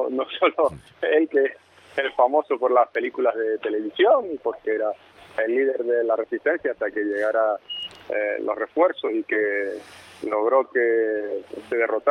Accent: Spain; Quizá nosotros deberíamos aprender algo también como españoles

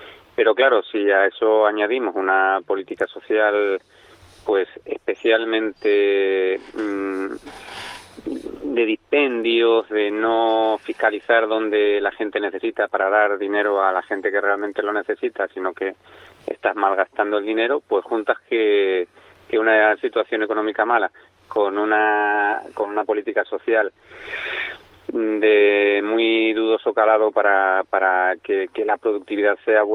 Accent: Spain; somos españoles.

